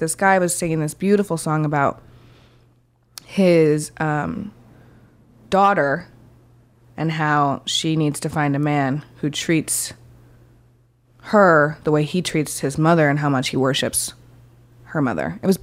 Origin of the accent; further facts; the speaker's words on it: Port Edwards, Wisconsin, United States; Port Edwards, Wisconsin.